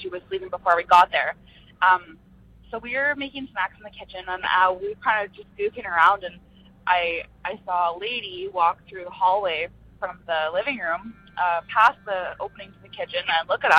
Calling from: Saskatchewan, Canada; I'm calling from Saskatchewan in Canada.

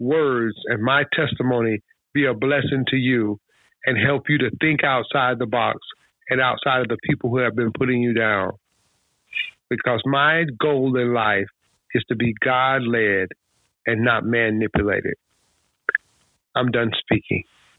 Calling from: California, United States; I'm calling from California.

